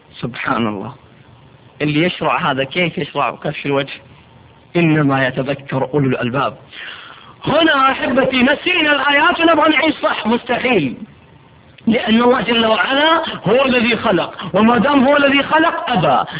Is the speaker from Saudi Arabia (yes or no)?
yes; Riyadh, Riyadh Province, Saudi Arabia; عندنا في الرياض